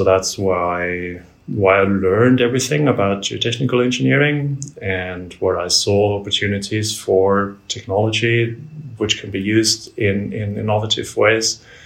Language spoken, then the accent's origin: English; Austria; also born or lived in Germany; now in Norway; I am in Norway, but I am originally from Austria. Excellent. I was born and grew up in Austria, and then I spent quite some time in Germany, and now I've been in Norway for about 15 years or so.